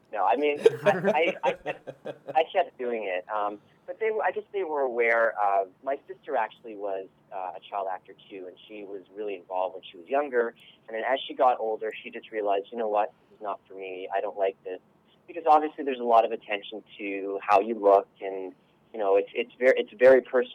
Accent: Montreal, Quebec, Canada; I am from Montreal, Canada, you got it.

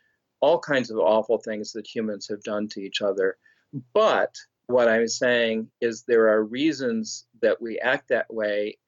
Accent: Detroit, Michigan, United States; I grew up in the Detroit area, and so I've seen that very much

